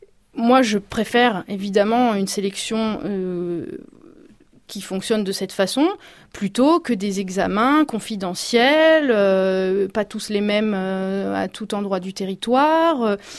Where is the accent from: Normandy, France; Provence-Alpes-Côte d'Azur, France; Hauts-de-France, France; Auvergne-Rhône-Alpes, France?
Hauts-de-France, France; accent: Picard; Picarde. Vous avez un accent. Malheureusement, l'accent picard n'est pas considéré comme très élégant par les Parisiens. Bon, on a fait la remarque en prépa, j'ai essayé de m'améliorer.